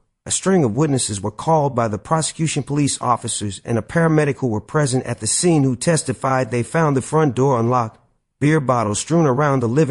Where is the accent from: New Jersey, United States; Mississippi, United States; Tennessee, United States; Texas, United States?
Mississippi, United States; Greenwood; since she lived in Greenwood, Mississippi, my hometown.